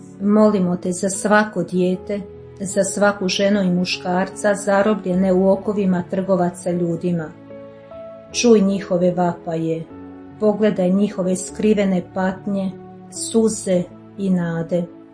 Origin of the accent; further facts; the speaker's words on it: Jankovci, Vukovar-Srijem County, Croatia; rodom sam iz Jankovaca, radim kao učiteljica engleskog jezika već godinama, u samo sam došla, već redovnica sam preko 30 godina